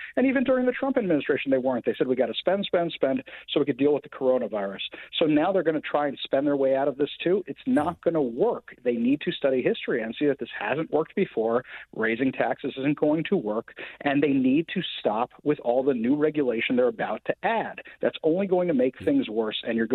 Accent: New York, United States; I'm from New York. I was there after 9/11.

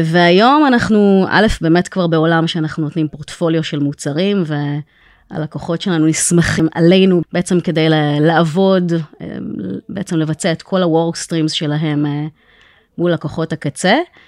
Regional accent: Tel Aviv, Tel Aviv District, Israel; also born or lived in United States; תל אביבית רוב שנותיי, למרות שהייתי בארצות הברית בגיחה של 10 שנים כזה.

